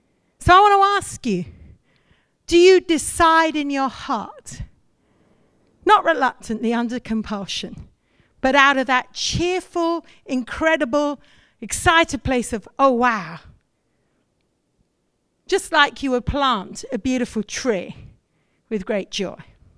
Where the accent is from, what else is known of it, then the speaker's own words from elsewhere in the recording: India; I'm a missionary kid. I grew up in India, missionary